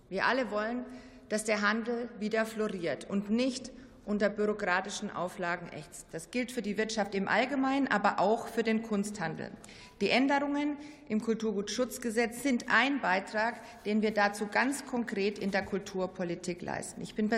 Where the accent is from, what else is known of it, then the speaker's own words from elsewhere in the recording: Schweinfurt, Bavaria, Germany; in meiner Heimatstadt Schweinfurt